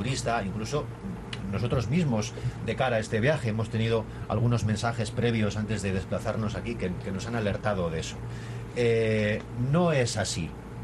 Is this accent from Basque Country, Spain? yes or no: yes; Basque Country, Spain; Nosotros venimos del País Vasco, de Euskadi